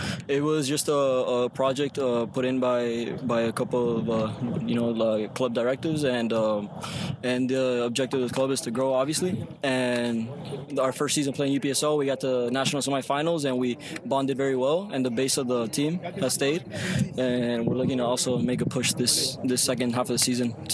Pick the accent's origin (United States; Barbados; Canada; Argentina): Argentina; Yeah, I'm Argentinian? But I'm from the other side.